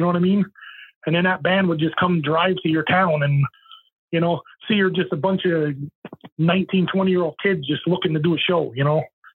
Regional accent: Nanticoke, Pennsylvania, United States; headlining? we're from Nanticoke, you know what I mean?

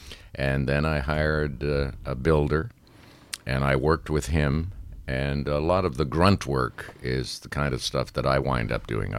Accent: Sudbury, Ontario, Canada; now in Toronto, Canada; I had him take the train from Sudbury, my hometown where he lived, to Toronto

